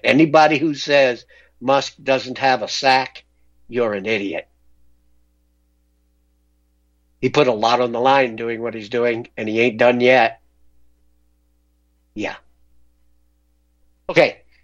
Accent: United States; As an American, I find it appalling.

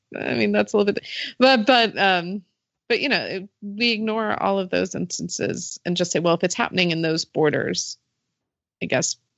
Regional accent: United States; especially since there are so many images of this book as an American growing up

